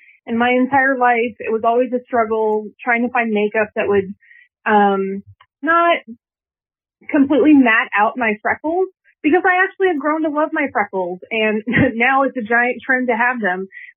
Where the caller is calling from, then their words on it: Florida, United States; I'm calling from Florida.